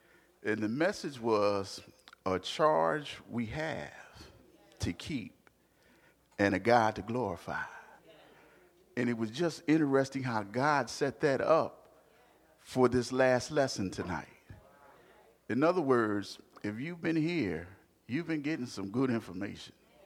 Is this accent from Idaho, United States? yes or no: no; Philadelphia, Pennsylvania, United States; But I think they forgot I was from South Philly.